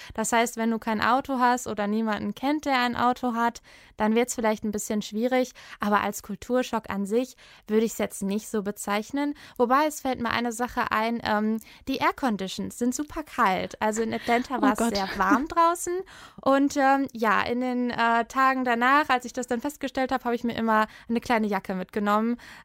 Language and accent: German; Germany; accent: German; mit meinem deutschen Akzent